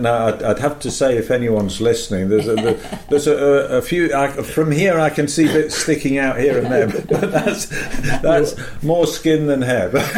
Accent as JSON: {"language": "English", "town": "Leeds", "region": "Yorkshire and the Humber", "country": "United Kingdom", "said": "I was from Leeds, and Manchester is just the other side of the Pennines"}